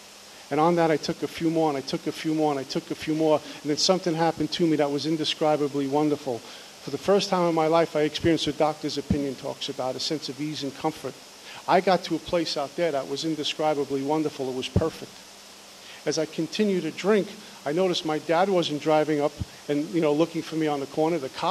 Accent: Brooklyn, New York, United States; My first drink came when I was about 14 years old. I grew up in Brooklyn

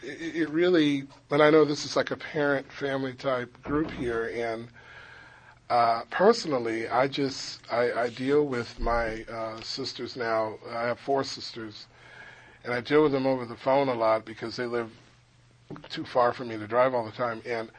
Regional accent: Los Angeles, California, United States; all of the insanity in the area where I grew up, I'm from South Central Los Angeles

